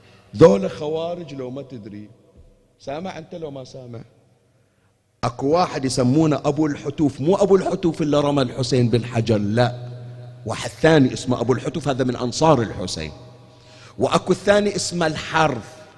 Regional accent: Bahrain; يسائلون أنت من وين، يقول أنا I'm from Bahrain. Where is Bahrain? Arabian Gulf. Which Gulf? Middle East. أي Middle East؟ ما يدرون أصلا موقعنا في الخارطة وين صاير

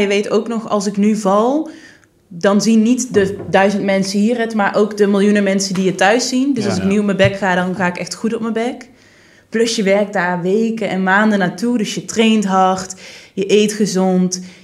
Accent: Limburg, Netherlands; Oké, ik ben echt een Limburger, jongens.

